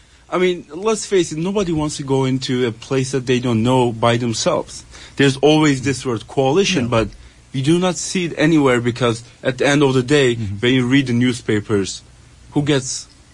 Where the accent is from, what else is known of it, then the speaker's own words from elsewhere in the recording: Turkey; I'm a junior in Rollins College. I'm a member of Phi Delta Theta fraternity, and I'm from Turkey.